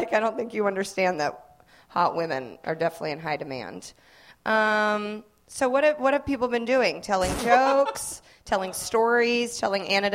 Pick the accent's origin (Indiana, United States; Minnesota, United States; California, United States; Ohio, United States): Indiana, United States; I'm actually not from Manhattan. I'm from Indiana.